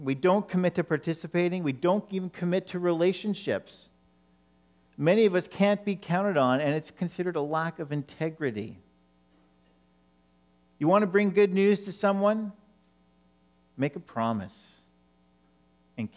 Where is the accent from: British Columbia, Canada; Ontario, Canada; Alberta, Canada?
Ontario, Canada; Ottawa; as I was growing up in Ottawa, in Ontario, in the early 1970s, wasn't very many people that looked like me.